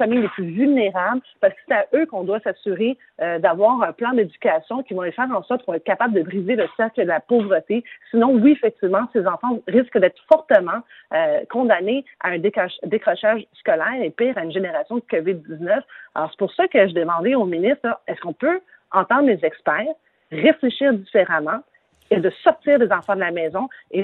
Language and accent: French; Montreal, Quebec, Canada; Alors, et je viens d'Hochelaga, donc un milieu hyper défavorisé.